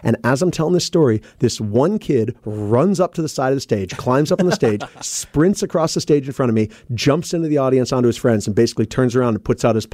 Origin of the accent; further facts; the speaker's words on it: Seattle, Washington, United States; from Seattle, Washington